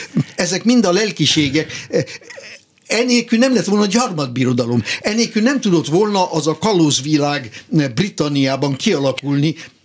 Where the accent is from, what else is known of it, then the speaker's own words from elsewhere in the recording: Hungary; hogy hát magyarnak születtem, és innen soha el nem tudok jutni